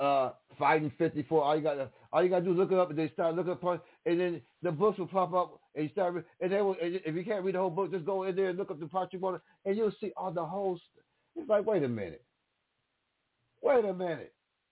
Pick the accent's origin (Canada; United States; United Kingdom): United States; We believe, I'm American, pretty much, because that's all we know. That's all we know is America.